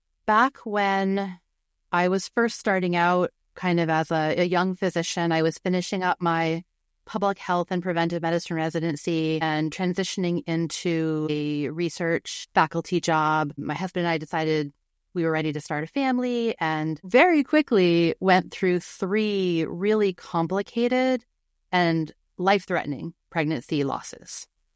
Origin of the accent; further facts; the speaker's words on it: New England, United States; now in Portland, United States; Well, so I've lived in Portland, Oregon for about 20 years now, but I grew up in New England and I've worked in and traveled to all sorts of places.